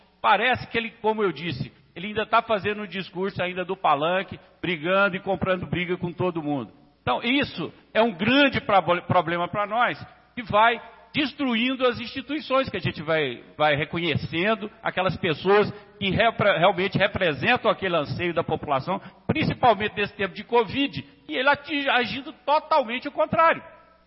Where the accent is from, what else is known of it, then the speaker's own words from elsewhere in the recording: Brazil; nós somos aqui, nós somos brasileiros e é o nosso presidente realmente